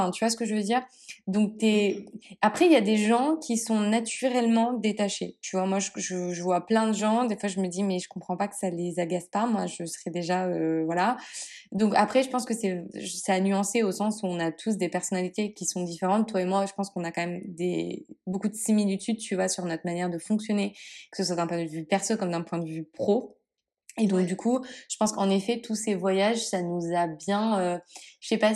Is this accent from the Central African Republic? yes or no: no; France; celles que tu peux vivre, on va dire, en tant que Français en France